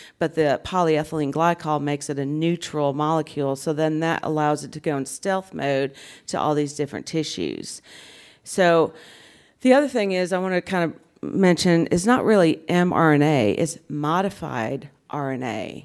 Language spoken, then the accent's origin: English; Birmingham, Alabama, United States; I'm from Birmingham, Alabama, if you can't tell by the accent.